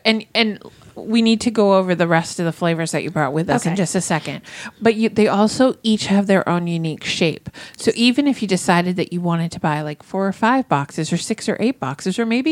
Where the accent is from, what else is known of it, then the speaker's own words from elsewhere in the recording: New England, United States; because I'm from New England too